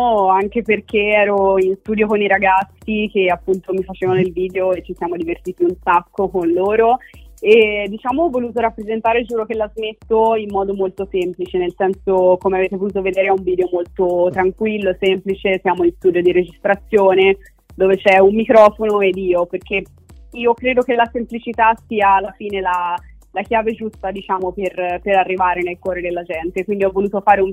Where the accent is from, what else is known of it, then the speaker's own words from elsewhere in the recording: Milan, Lombardy, Italy; ho 23 anni e vengo da Milano.